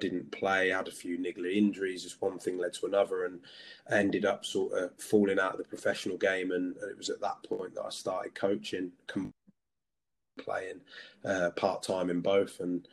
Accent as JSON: {"language": "English", "town": "Belfast", "region": "Northern Ireland", "country": "United Kingdom", "tie": "born there", "also_born_or_lived": "London", "said": "I was born in Belfast, then no real connection, no family connection to Belfast, but my parents were over there. My dad got a job out there."}